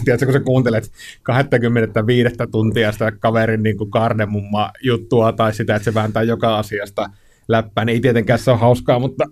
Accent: Kainuu, Finland; mä oon itse Kainuusta kotoisin

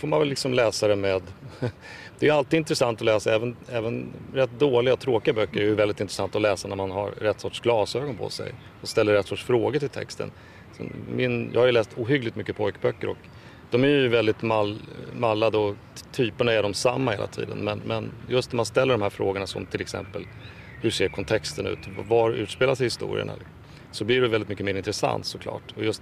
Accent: Jakobstad, Ostrobothnia, Finland; hemma i Jakobstad

